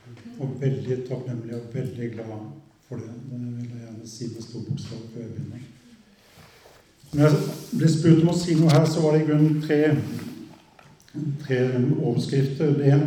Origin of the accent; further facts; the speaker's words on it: Agder, Norway; bakgrunnen min er jo at jeg vokste opp på bedehuset på Sørlandet